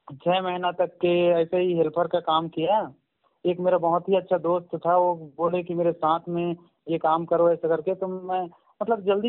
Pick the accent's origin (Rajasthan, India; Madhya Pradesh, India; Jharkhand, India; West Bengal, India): Madhya Pradesh, India; जी मैं ग्राम साहू टोला कनिया जिला बालाघाट मध्य प्रदेश का रहने वाला हूँ।